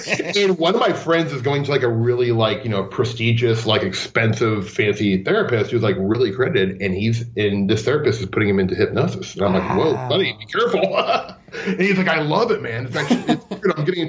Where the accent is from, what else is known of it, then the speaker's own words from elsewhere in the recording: Omaha, Nebraska, United States; I'm from Omaha, Nebraska, and Ashland is, like, 25 miles away.